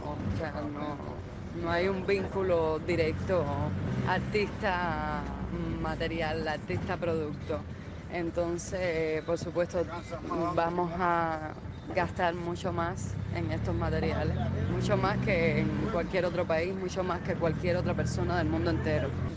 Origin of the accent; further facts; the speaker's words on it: Cuba; que somos nosotros los cubanos.